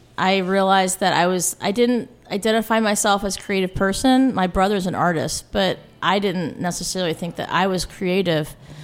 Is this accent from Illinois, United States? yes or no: no; Arlington, Virginia, United States; In Arlington. So we did.